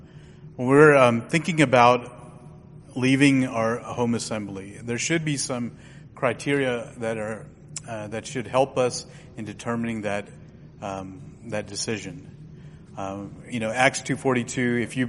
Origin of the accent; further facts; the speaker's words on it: Detroit, Michigan, United States; born there; you know, I was born in Detroit. You know, I don't know how to read or write Malayalam, but I can understand Malayalam because of my parents.